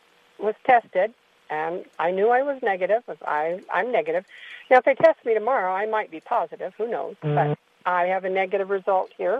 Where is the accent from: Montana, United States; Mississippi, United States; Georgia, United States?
Montana, United States; Kalispell; I'm happy to say that I'm actually from Kalispell, Montana, but nobody knows where Kalispell is, and they know where Missoula is.